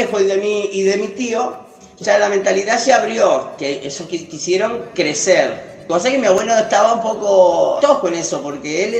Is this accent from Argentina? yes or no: yes; Argentina; Se ve que ahí nos acordamos que somos argentinos.